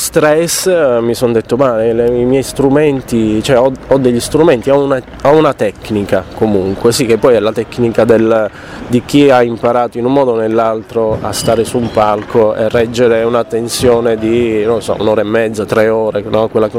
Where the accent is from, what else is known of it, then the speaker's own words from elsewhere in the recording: Turin, Piedmont, Italy; adesso io posso ricapitare o ripercorrere da torinese